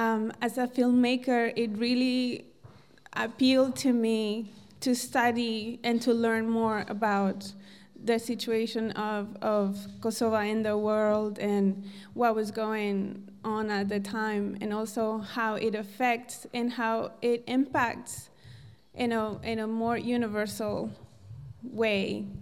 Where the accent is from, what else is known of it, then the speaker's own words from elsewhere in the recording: New York, United States; also born or lived in Colombia; I'm from New York, mm-hmm. But I'm born in Colombia, so I have a very, ethnic, diverse background.